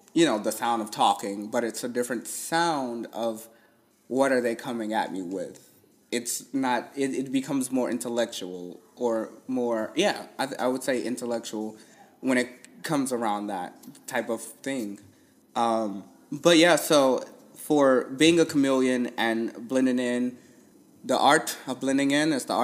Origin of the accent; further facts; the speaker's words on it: the South, United States; We're just from the South, and you're not.